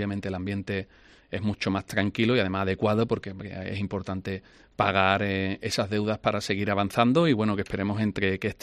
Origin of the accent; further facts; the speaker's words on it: Huelva, Andalusia, Spain; Soy de Huelva, como sabéis, y para mí es algo muy importante, muy emocional.